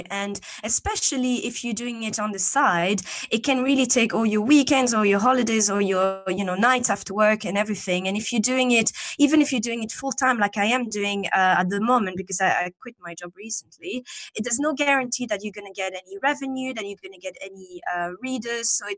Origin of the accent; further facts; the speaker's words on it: Belgium; first language French; English is a second language; moved away as an adult; now in London, United Kingdom; First in French, because that's my native language. I'm from Belgium. And then I moved to London 7 years ago.